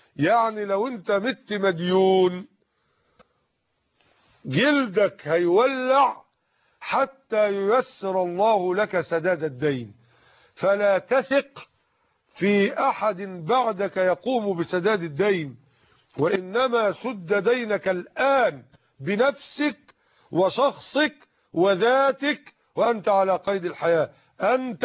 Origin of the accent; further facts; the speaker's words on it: Egypt; طبعا غرام الذهب النهارده عندنا في مصر بحوالي 170 جنيه على وجه التقريب